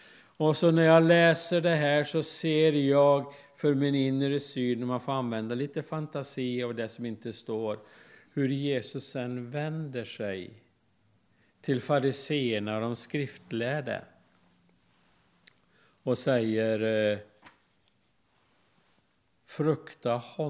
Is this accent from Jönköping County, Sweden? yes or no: no; Älvros, Jämtland County, Sweden; När jag var liten, hemma i Älvros i Härjedalen